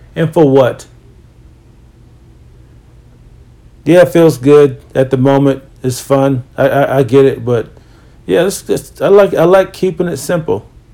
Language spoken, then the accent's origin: English; Northeast, United States; I'm kind of used to it. I'm from the Northeast.